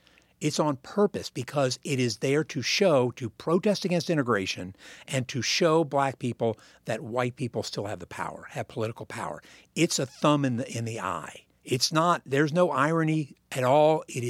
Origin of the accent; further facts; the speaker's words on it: Virginia, United States; born there; I was born in Virginia in 1962.